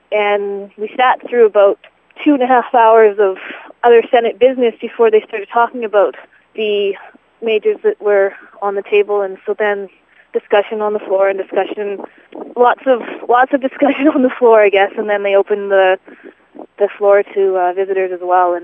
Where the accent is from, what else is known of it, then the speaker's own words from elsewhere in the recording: Summerland, British Columbia, Canada; I grew up in Summerland, B.C., and my family grows cherries there.